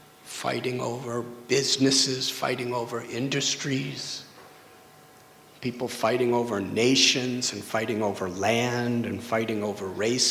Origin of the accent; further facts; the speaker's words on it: United States; When I was a little boy, growing up in America, my mother taught me something very special.